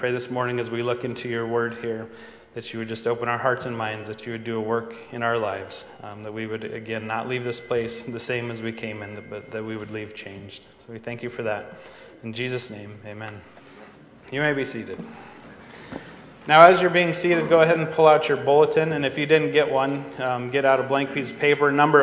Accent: Wyoming, United States; I grew up in Wyoming, but Iowa tests of basic skills are a terrible thing.

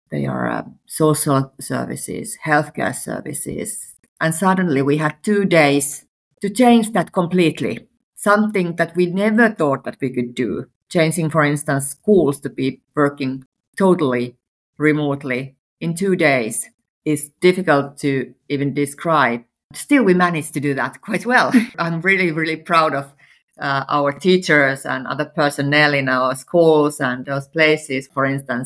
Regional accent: Perniö, Southwest Finland, Finland; I've grown up in Pernia, a small village 75 kilometers away from Turku.

